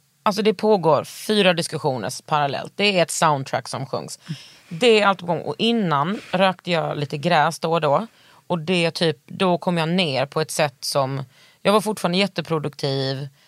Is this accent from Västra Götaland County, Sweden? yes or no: yes; Västra Götaland County, Sweden; Nej, jag är bördig från Västergötland.